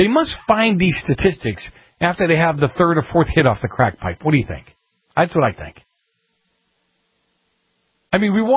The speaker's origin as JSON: {"language": "English", "town": "Boston", "region": "Massachusetts", "country": "United States", "tie": "born or raised there", "said": "for those of you who grew up in the East Coast, I grew up in Boston, some of you in New York, right?"}